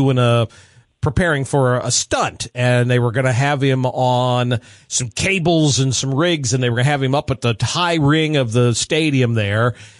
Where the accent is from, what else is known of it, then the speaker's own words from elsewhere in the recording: Scotland, United Kingdom; I'm a Scotsman